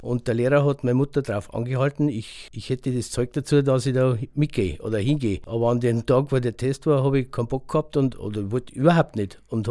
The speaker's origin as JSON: {"language": "German", "town": "Gundelshofen", "region": "Bavaria", "country": "Germany", "tie": "born or raised there", "said": "Gundelshofen."}